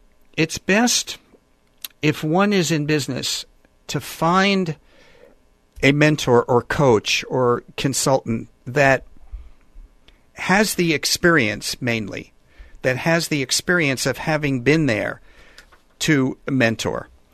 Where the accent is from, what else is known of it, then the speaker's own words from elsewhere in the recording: New York, United States; And I'm reminded when I grew up in New York, there was an ad on television for Fram oil filters.